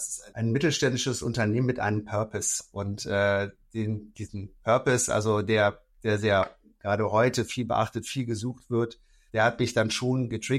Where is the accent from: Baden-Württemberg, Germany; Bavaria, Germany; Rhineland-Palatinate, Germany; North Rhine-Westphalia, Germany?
North Rhine-Westphalia, Germany; Bonn; Ich komme aus Bonn, aus dem schönen Rheinland, genau aus Bonn-Bad Godesberg. Bin Familienvater, habe eine tolle Frau.